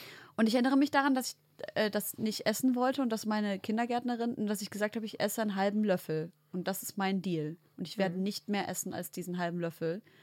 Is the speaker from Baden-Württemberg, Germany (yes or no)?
no; Leipzig, Saxony, Germany; In Leipzig.